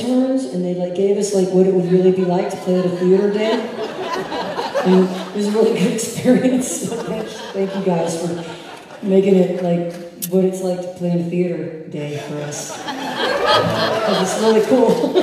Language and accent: English; Atlanta, Georgia, United States; I grew up in Atlanta, and my mama did, and my grandma did too.